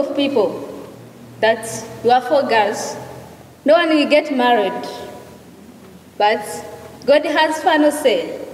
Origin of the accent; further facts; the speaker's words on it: Bujumbura, Bujumbura Mairie, Burundi; English is a second language; from Burundi, Bujumbura.